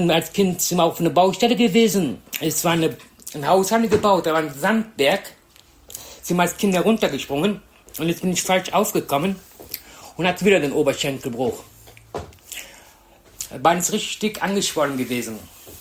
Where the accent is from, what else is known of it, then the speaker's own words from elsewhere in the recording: Cologne, North Rhine-Westphalia, Germany; born there; Ja, ich bin in Köln geboren worden.